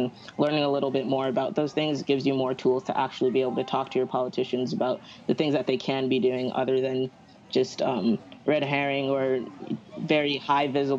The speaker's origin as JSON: {"language": "English", "country": "Honduras", "said": "I started thinking about my own identity as being Central American, being Garifuna, which is an Afro-Indigenous community, to Honduras, and us being coastal people who exist on the coast"}